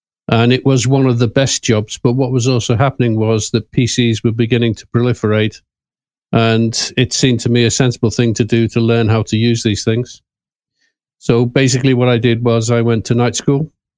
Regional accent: Liverpool, North West England, United Kingdom; I'm from Liverpool in the UK. I left school at 17 to join the army.

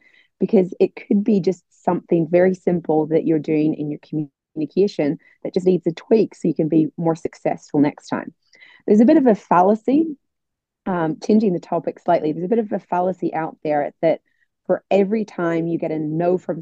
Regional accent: Northern Ireland, United Kingdom; But I'm from Northern Ireland. We say but for even things that don't make say sense to say but to.

